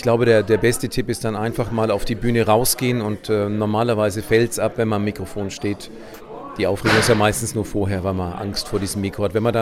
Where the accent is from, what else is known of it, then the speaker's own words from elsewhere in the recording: Schwabach, Bavaria, Germany; in Schwabach war, wo ich herkomme und die Hälfte des Publikums kannte ich persönlich.